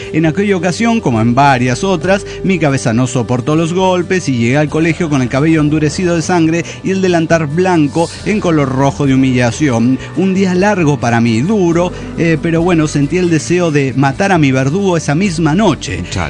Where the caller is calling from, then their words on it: Saltillo, Coahuila, Mexico; de Saltillo, Coahuila.